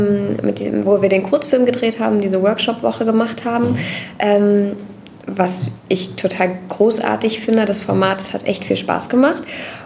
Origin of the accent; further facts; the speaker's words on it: Berlin, Germany; ich komme aus Berlin